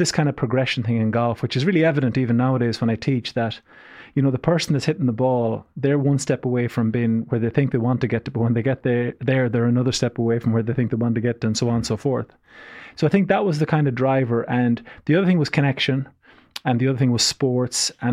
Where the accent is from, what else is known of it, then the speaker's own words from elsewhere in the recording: Claremorris, County Mayo, Ireland; I grew up in Claremorris in the west of Ireland.